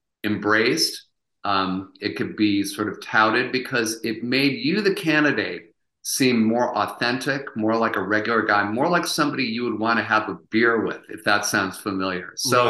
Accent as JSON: {"language": "English", "country": "United States", "said": "it was a time where we as American people, as you point out, we still wanted our politicians to be well-informed."}